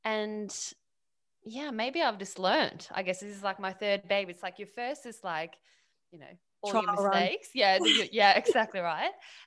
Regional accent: Sweden; moved away as an adult; now in Australia; So I'm from Sweden. I moved to Australia 11 years ago. Didn't plan to stay here, but you know, here I am 11 years later, which is amazing.

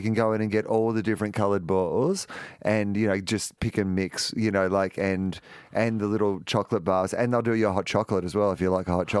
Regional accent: Australia; Small steps as an Australian.

